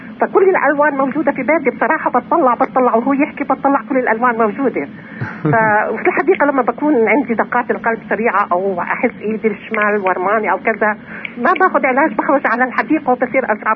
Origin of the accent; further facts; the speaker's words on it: Nablus, West Bank, Palestine; انا من نابلس